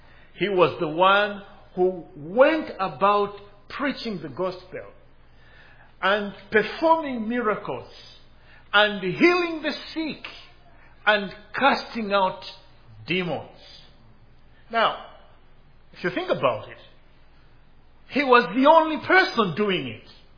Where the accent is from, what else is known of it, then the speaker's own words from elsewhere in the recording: Zambia; Growing up in Zambia, at the time there were a number of countries that were still fighting for political independence.